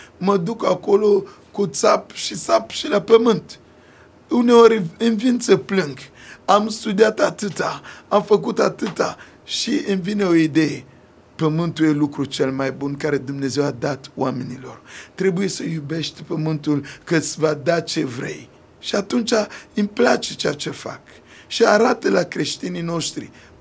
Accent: Central African Republic; Romanian is a second language; eu sunt din Republica Centrafricană.

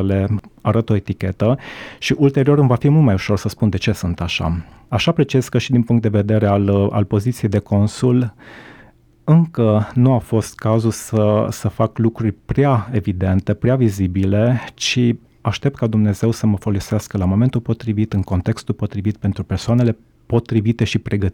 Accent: Romania; born there; M-am născut ceh, m-am născut în România, dar sunt de naționalitate cehă, o parte din familia mea locuiește în Cehia

